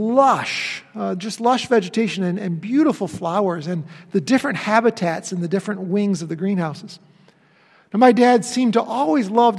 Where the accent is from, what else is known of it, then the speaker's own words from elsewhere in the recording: Webster, New York, United States; my younger sister and I, we grew up in Webster, New York. Some of you may know where that is. It's a suburb east of Rochester, up on Lake Ontario.